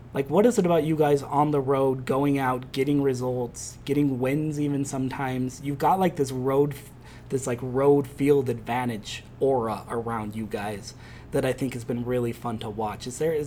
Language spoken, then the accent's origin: English; Las Vegas, Nevada, United States; also born or lived in Salt Lake City; growing up in Vegas, you know, you're 6 hours away from Salt Lake City, and yet also there are two cities that couldn't be much more different in some ways. I've lived in both places.